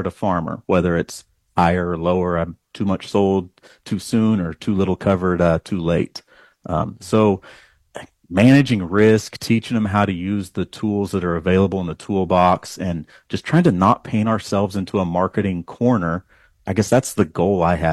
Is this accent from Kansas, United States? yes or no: yes; Dodge City, Kansas, United States; I live in Dodge City, Kansas, and that's where I grew up. That's home for me, my family. I'm a fourth generation cowboy